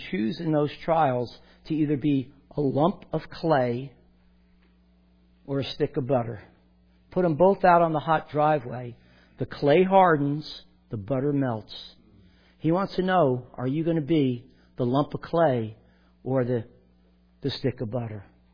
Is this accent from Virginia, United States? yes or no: no; New Jersey, United States; Well, I'm from Jersey, man. You don't go to church in sneakers.